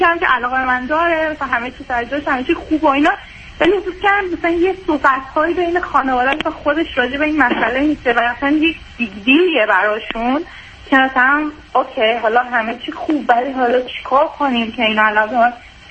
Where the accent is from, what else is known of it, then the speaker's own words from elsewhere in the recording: Iran; خودم تو ایران بزرگ شدم و بیشتر عمرم اونجا بودم